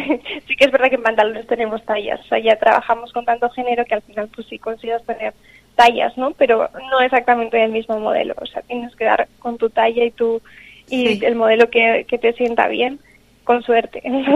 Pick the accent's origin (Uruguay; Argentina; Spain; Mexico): Spain; Bilbao, Basque Country; nosotros somos de Bilbao, yo y mi pareja